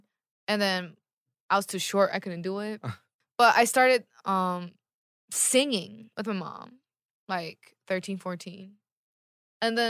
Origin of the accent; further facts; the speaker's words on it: California, United States; I'm from California.